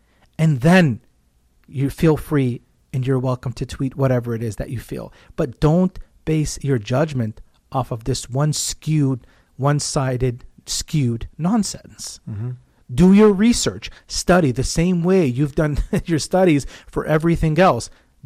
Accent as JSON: {"language": "English", "country": "United States", "said": "and I speak here as an American"}